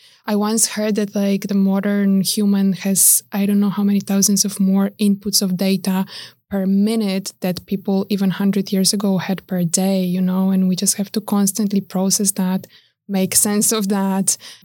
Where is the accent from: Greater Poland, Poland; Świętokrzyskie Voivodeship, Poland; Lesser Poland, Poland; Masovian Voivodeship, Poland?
Masovian Voivodeship, Poland; Warsaw; moved away as an adult; Yes, I was born and raised in Warsaw, the capital of Poland.